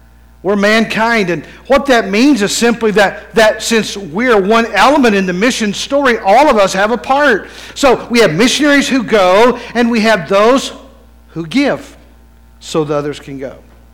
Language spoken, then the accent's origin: English; West Virginia, United States; Now, we had this little lake nearby our place where I grew up in West Virginia.